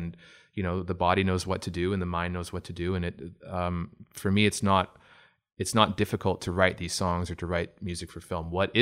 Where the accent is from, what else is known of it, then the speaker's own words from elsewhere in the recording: Oshawa, Ontario, Canada; And I'm here at FMO because I come from the area. I'm from Oshawa. I grew up in Oshawa originally, and then I started my career in Toronto.